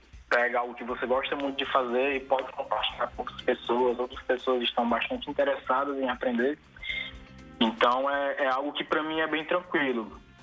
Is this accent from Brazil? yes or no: yes; Fortaleza, Ceará, Brazil; É, sou de Fortaleza, Ceará.